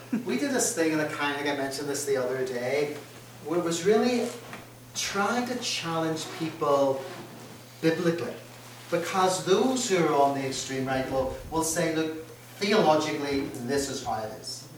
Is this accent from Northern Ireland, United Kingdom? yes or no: yes; Northern Ireland, United Kingdom; as a teenager growing up in Northern Ireland